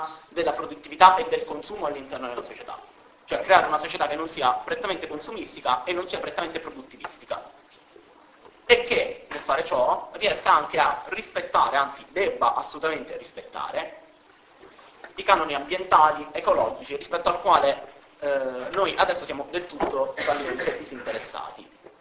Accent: Pescara, Abruzzo, Italy; Io vengo da Pescara

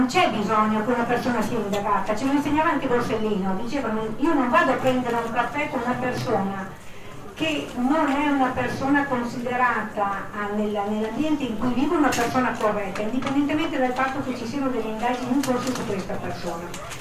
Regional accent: Mantua, Lombardy, Italy; provengo da Mantova

